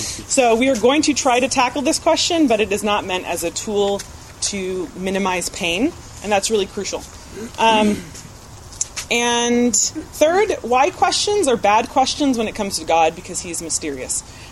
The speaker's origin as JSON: {"language": "English", "town": "Mountain View", "region": "California", "country": "United States", "tie": "born there", "said": "I didn't grow up in Mountain View, but I was born in Mountain View and I live in Mountain View."}